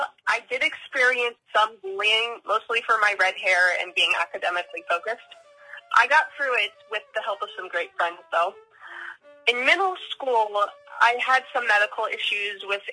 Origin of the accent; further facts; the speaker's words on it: Yorktown, Virginia, United States; also born or lived in Richland, Washington; Well, I was born on October 15th, 1994, to … in Richland, Washington, but I grew up in Yorktown, Virginia. I lived in Yorktown from 1999 to 2013 before going off to college.